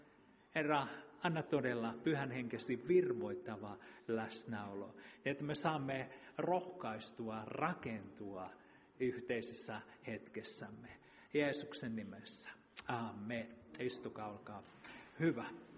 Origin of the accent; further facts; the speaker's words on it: Kauhajoki, South Ostrobothnia, Finland; mä oon Kauhajoelta kotoisin, niin sieltä jollain bussiyhteyksillä tulin tänne